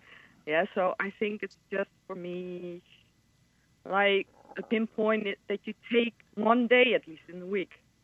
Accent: Netherlands; now in Spain

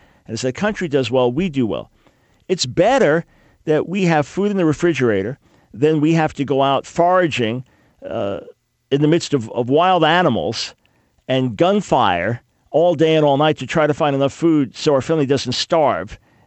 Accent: United States; But I'm an American, so I'm still going to have a certain perspective.

